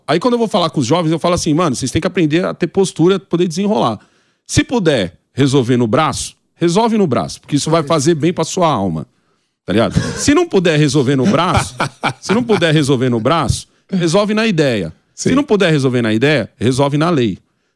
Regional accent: São Paulo, Brazil; eu sou de periferia. Sou da cidade de Tiradentes.

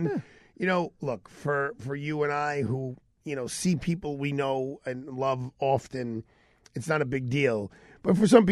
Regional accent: New York, United States; Now, as a New Yorker, I'm like, well, the lumber price is going up because every gosh darn building in Manhattan was boarded up for the election and all that.

